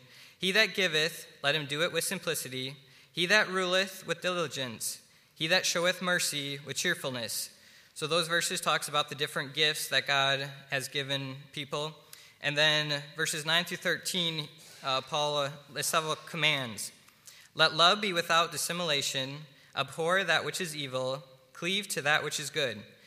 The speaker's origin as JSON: {"language": "English", "region": "Wisconsin", "country": "United States", "tie": "born or raised there", "said": "I grew up in Wisconsin."}